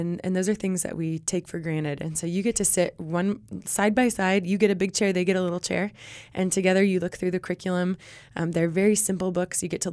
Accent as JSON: {"language": "English", "town": "Chico", "region": "California", "country": "United States", "tie": "born or raised there", "said": "I was born and raised in Chico. And spent time living all over the world."}